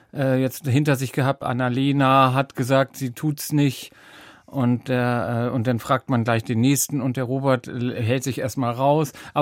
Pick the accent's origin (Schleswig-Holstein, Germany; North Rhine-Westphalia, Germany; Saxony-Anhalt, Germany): Schleswig-Holstein, Germany; Timmendorfer Strand; Ich komme ja auch daher, ich komme ja aus Timmendorfer Strand.